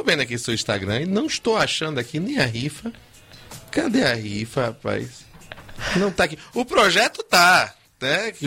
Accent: Salvador, Bahia, Brazil

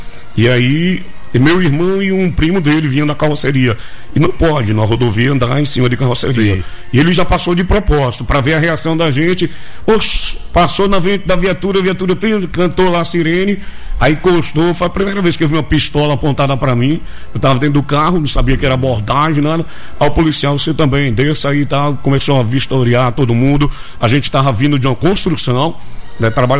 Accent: Bonfim, Bahia, Brazil; eu vou embora pra Bonfim. Lá eu sei quem é policial, lá eu sei quem é bandido, lá é minha terra, e vim embora pra Bonfim.

